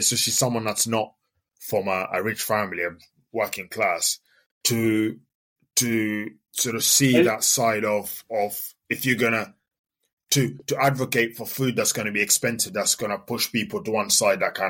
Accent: Kenya; So obviously growing up in Kenya

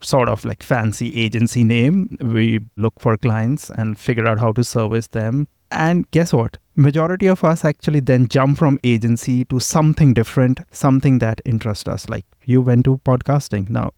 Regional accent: Chandigarh, India; Okay, I'm from India, a place called Chandigarh, which is like 6-hour drive from the capital, New Delhi, North India.

